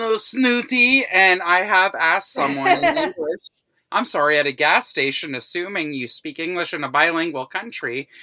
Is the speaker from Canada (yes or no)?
no; Atlanta, Georgia, United States; I took French for a million years in the South, where I was raised in Atlanta, Georgia, and it would drive my mom crazy because every one of my teachers was super Southern.